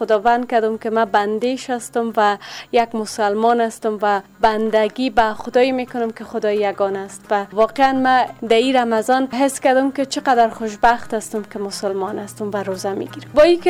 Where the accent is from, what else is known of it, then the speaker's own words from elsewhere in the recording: Kabul, Afghanistan; یکی از شهروندای شهر کابل.